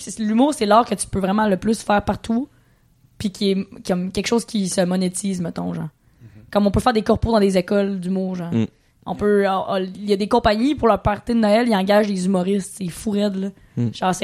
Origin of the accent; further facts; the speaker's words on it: Ontario, Canada; parce que je venais de l'Ontario.